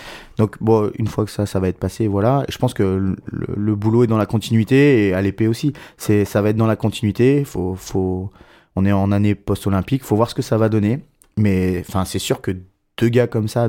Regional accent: Centre-Val de Loire, France; Alors non, moi j'étais du Loiret, d'une petite commune du Loiret.

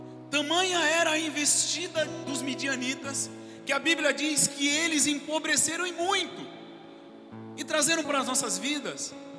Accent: Brazil; Nós somos brasileiros, sim ou não?

